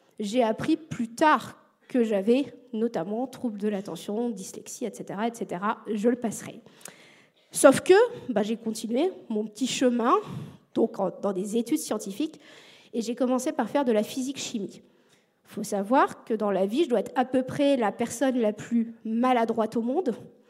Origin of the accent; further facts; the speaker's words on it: Normandy, France; Je viens de la Normandie, j'ai un côté très bon sens paysan, très terre à terre